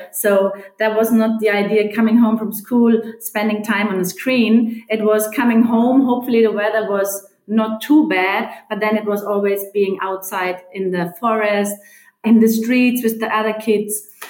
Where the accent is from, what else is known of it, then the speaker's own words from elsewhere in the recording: Vorarlberg, Austria; English is a second language; I grew up here in the Bregenzer Wald. Yeah? This is my home area.